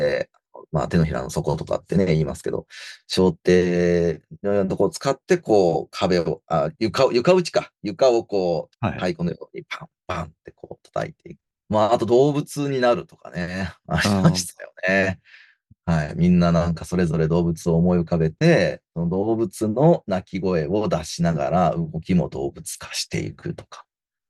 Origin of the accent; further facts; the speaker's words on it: Ehime, Japan; now in Tokyo, Japan; 僕は愛媛出身なんですけど、まあ、地元の劇団で、まあ、演劇っていうのはかじっていて、で、東京に来たんだから